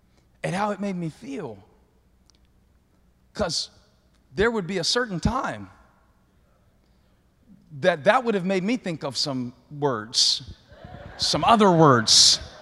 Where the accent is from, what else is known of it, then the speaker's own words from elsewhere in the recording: Charlotte, North Carolina, United States; So I came from Charlotte, North Carolina with an invitation.